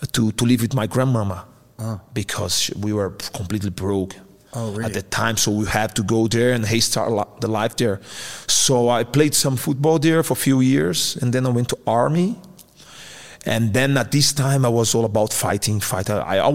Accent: Brazil; English is a second language; moved away as an adult; man, I came all the way from Brazil. I came here. I had $14 in my pocket, no place to stay.

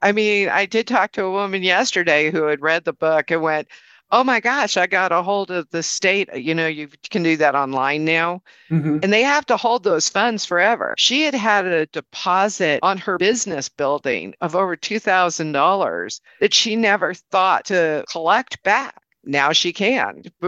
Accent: United States; I didn't realize when I got there, being an American, I couldn't find or go into a Korean bank to exchange money.

